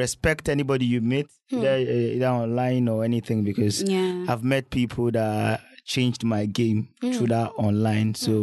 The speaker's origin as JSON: {"language": "English", "town": "Jos", "region": "Plateau", "country": "Nigeria", "lives_now": "Lagos, Nigeria", "said": "where I come from Plateau State, Jos in particular, and we've been farming. My family have been farming."}